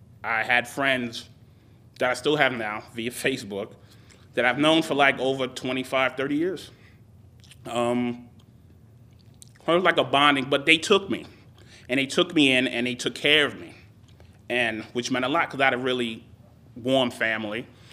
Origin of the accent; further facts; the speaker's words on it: Brooklyn, New York, United States; born there; I was born in Brooklyn, New York in 19.